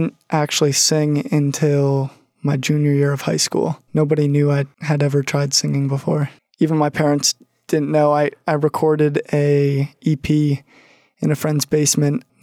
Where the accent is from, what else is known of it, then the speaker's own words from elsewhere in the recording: Wilton, New York, United States; I'm from Wilton. I went to Saratoga High School.